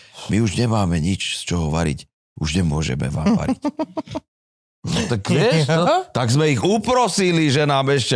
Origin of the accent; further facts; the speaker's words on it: Martin, Žilina Region, Slovakia; No, ja som sa narodil v Martine.